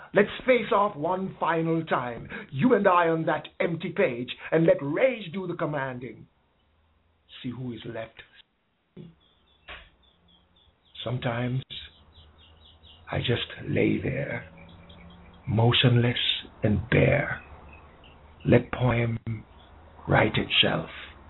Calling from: Jamaica

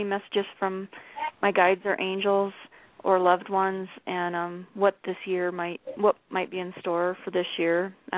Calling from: Salt Lake City, Utah, United States; I'm calling actually from Salt Lake City

